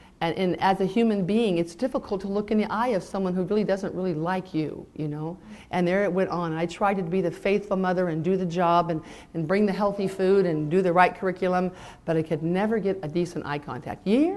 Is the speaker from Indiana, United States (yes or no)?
no; California, United States; I know some of you think I'm tweaky, I'm from California